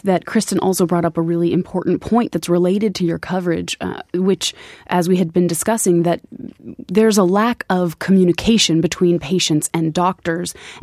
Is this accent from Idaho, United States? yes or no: yes; Idaho, United States; from Rexburg, Idaho, my home state.